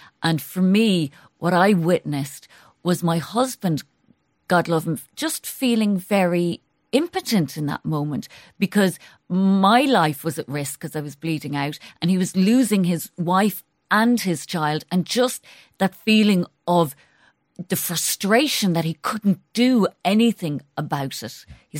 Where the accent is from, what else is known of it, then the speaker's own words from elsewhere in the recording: Ireland; Because I think as Irish, we're very good at the gallows humour.